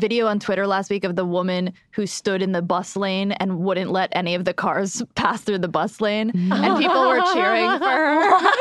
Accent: New Jersey, United States; I grew up, like, Jersey Shore. Like, I'm from New Jersey, and so, the Jersey Shore

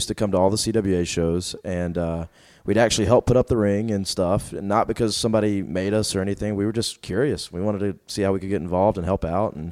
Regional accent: Blythewood, South Carolina, United States; We grew up in Blythewood, South Carolina, and we didn't have a lot of necessarily things to do out when you're that far in the country.

